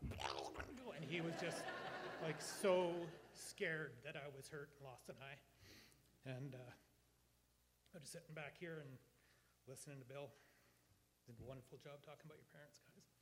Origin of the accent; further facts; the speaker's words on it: Prince George, British Columbia, Canada; I'm from Prince George.